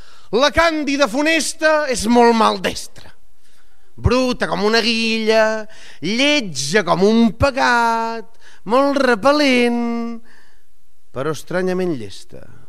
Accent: Barcelona, Catalonia, Spain; Jo sóc del Clot i el Perla aquest és un tio que va tenir una vida molt estranya.

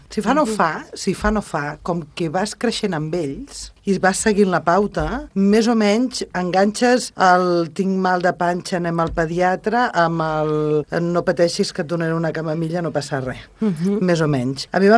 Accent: Sant Celoni, Catalonia, Spain; sóc de Sant Celoni

